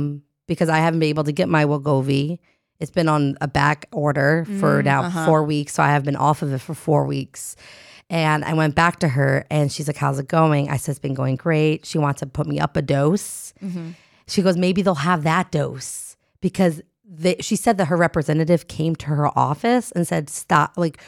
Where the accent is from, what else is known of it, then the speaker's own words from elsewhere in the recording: New Jersey, United States; I did a show in Philly. I am from Jersey.